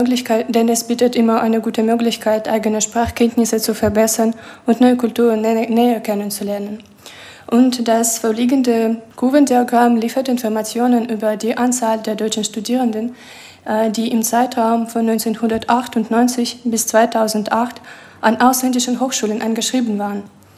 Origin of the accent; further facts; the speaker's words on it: Russia; German is a second language; und ich komme aus Russland.